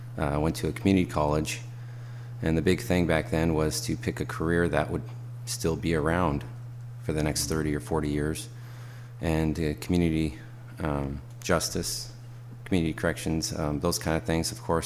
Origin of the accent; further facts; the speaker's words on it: Parkland, Washington, United States; I grew up in Parkland, Washington, which is the Tacoma area